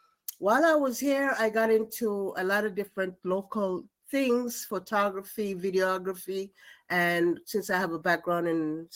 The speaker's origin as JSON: {"language": "English", "town": "Ocho Rios", "region": "Saint Ann Parish", "country": "Jamaica", "tie": "born or raised there", "also_born_or_lived": "Kingston / Montego Bay", "moved": "yes", "lives_now": "New York, United States", "said": "Well, I'm from Jamaica, in Jamaica, West Indies. You know, everybody knows Jamaica. And I grew up in, I was born in Kingston, grew up in Ocheres, and ended up in Montego Bay, went to Mount Alvernia in my teen years"}